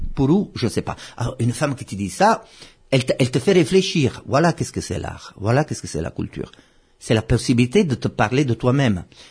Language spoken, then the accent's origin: French; Italy; now in Corsica, France; Non, au début, je suis italien, hein.